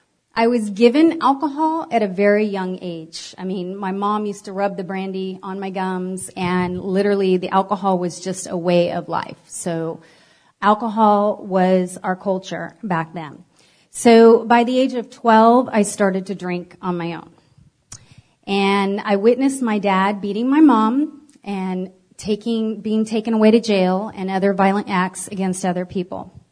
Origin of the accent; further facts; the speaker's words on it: San Francisco, California, United States; So I am from San Francisco, grew up in California.